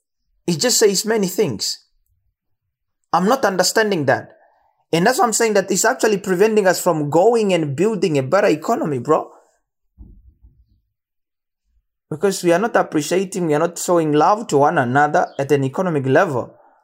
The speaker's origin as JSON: {"language": "English", "country": "Namibia", "said": "just because I'm from Mwangwena, or just because I'm from Ukwaludhi, or because I'm Mbalano, or because I'm a Nama. When do I grow? When do I get better as a Namibian?"}